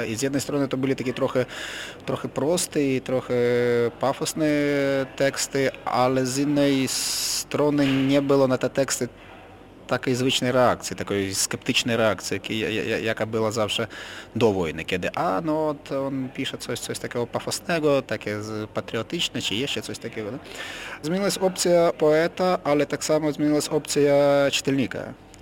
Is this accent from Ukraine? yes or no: yes; Kharkiv, Kharkiv Oblast, Ukraine; Polish is a second language; Dlatego, że Charków to duże ukraińskie miasto.